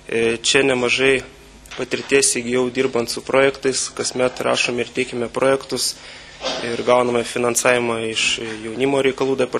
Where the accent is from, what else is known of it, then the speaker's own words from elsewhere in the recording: Šukioniai, Šiauliai County, Lithuania; Taigi, esu kilęs iš Šukionių kaimo Pakruojo rajono. Ten esu baigęs ir pagrindinę mokyklą.